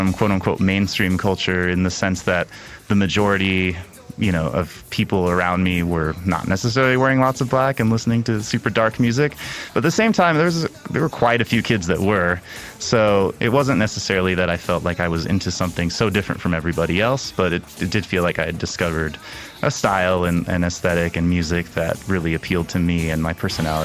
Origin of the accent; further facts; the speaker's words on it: Indiana, United States; now in Salt Lake City, United States; I'm 31 years old. I am from Indiana in a small town, but my parents are from Chile, and I now live in Salt Lake City, Utah.